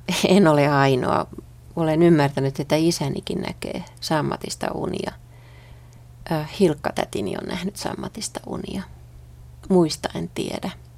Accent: Helsinki, Uusimaa, Finland; Mä oon helsinkiläinen. Et Helsinki on mulla sydämessä. Tää on kotikaupunki.

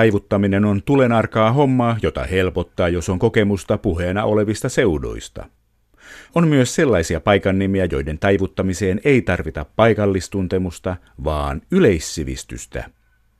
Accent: Kuopio, North Savo, Finland; Kotikaupungissani Kuopiossa satoi kesäkuun 7. päivänä 10 senttiä lunta.

